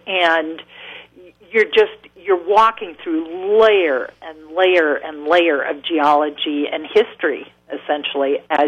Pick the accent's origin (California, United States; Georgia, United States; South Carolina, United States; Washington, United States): Washington, United States; my dad was a ranger before I was born in Mount Rainier National Park. And then he went on to become a Boeing engineer. But the whole time we were growing up, that's what we did as a family.